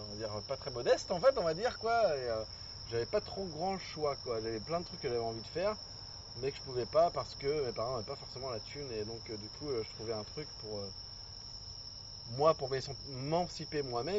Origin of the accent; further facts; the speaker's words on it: Angoulême, Nouvelle-Aquitaine, France; Alors moi je suis d'Angoulême à la base.